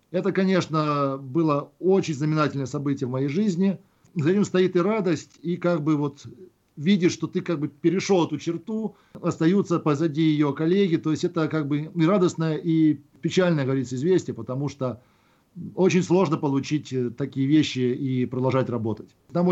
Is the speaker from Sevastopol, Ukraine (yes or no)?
no; Kharkiv, Kharkiv Oblast, Ukraine; я из Харькова родом, из семьи военнослужащего, мы часто переезжали. То есть, но большую жизнь прожил в Харькове, большую часть своей жизни прожил в Харькове, ну, либо, как скажем так, вырос, и считаю себя харьковчанином.